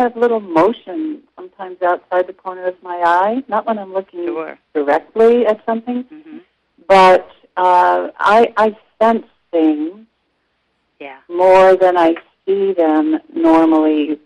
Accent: Kentucky, United States; I grew up in Kentucky along a river, and there were woods nearby, and I would go out into the woods and look for mosses.

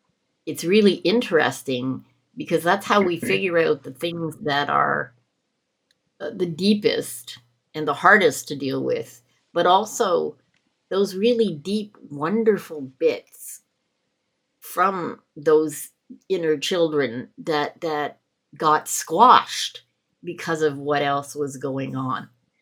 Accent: Toronto, Ontario, Canada; I grew up in Toronto in a slum, literally, for most of elementary school

